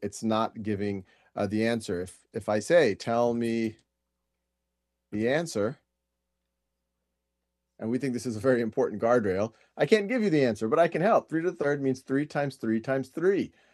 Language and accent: English; New Orleans, Louisiana, United States; I was in Boston at the time. I was born and raised in New Orleans. Family was in New Orleans.